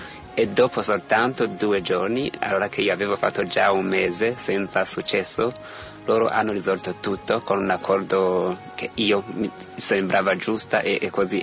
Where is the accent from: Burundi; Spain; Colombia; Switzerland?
Burundi; sono studente di Sofia, Istituto Universitario Sofia, vengo dal Burundi